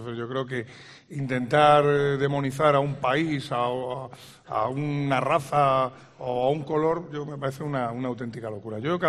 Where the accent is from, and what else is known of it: Spain